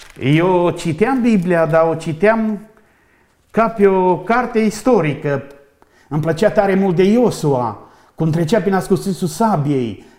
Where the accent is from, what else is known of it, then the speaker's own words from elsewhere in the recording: Lupu, Alba County, Romania; Eu nu sunt medeșan, eu sunt din Blaj, din Lupu, de fapt. Dar stau pentru o perioadă de timp că m-am căsătorit la Medeș.